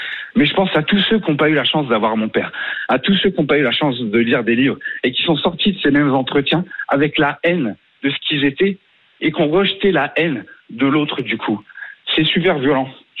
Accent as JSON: {"language": "French", "country": "France", "tie": "born there", "said": "Mais c'est même pas mes origines, c'est celle de mes parents. Je suis né en France."}